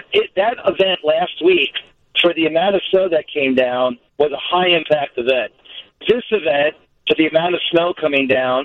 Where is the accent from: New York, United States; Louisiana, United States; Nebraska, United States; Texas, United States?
New York, United States; Queens; Yeah, you know, I grew up in Queens, and I used to always love that fresh covered snow